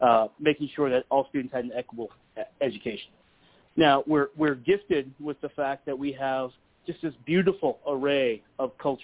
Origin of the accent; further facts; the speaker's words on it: Arlington, Texas, United States; also born or lived in San Francisco Bay Area; I'm a Texan. I'm an Arlington, Texas native.